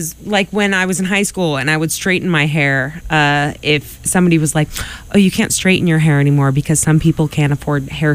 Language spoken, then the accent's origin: English; Quincy, United States; I was from Quincy and went to school with a bunch of rich girls